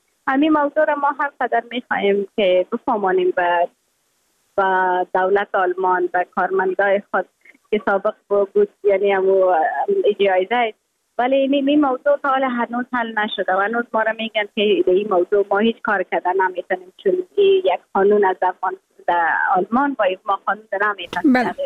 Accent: Afghanistan; یکانه چیزی که من از افغانستانم روی خود وعده کرده بودم، برآمده بودم، به می وعده برآمده بودم که من دوباره از خود یک چیز ساخته پس میایم افغانستان.

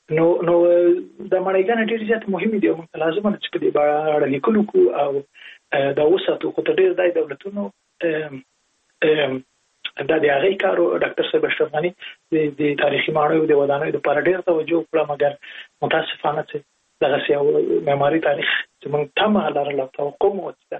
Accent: Jalalabad, Nangarhar, Afghanistan; زه په جلال آباد کې لوی سوی

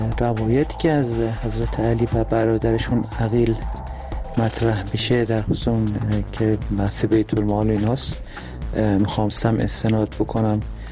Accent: Tehran, Tehran Province, Iran; از تهران هستم

